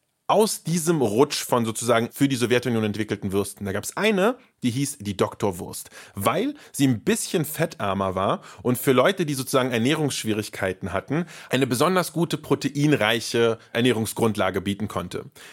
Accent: Bern, Switzerland; Aber im Supermarkt habe ich das als Berner gesehen.

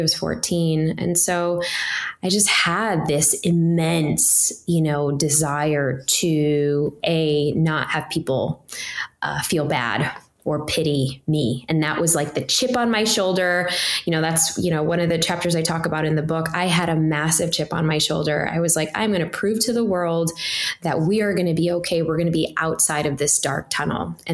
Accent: Chicago, Illinois, United States; I grew up in Chicago, and you know, immigrant parent, immigrant story. And I was the oldest of 3 kids.

